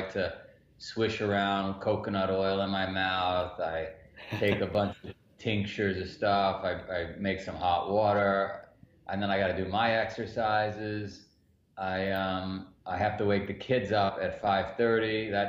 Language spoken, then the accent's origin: English; New York, United States; Yeah, so I'm just a neighborhood guy. I grew up in Queens, New York, in the neighborhood.